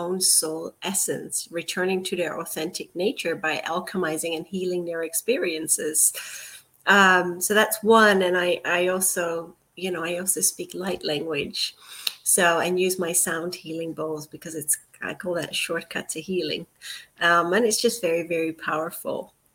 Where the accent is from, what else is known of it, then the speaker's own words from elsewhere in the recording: Singapore; also born or lived in Malaysia; when I was a child, I grew up in Singapore and Malaysia. We moved there for several years.